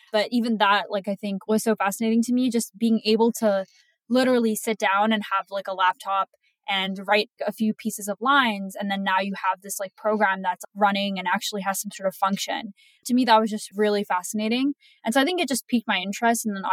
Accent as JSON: {"language": "English", "country": "Canada", "said": "I am from Canada as well."}